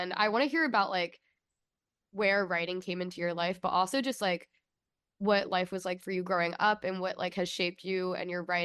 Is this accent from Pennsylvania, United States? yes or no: yes; Philadelphia, Pennsylvania, United States; We're both from Philly.